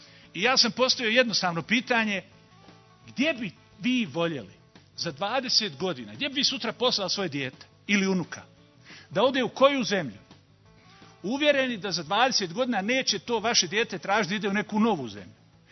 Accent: Bosnia & Herzegovina; ja sam iz BH

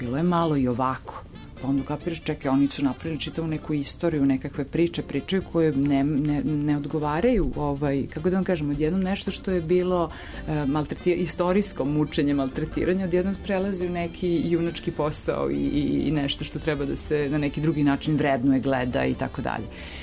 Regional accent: Belgrade, Serbia; ja sam rođena u Beogradu, živjela u Beogradu, mislim, i onako ponosno kažem Beograđanka

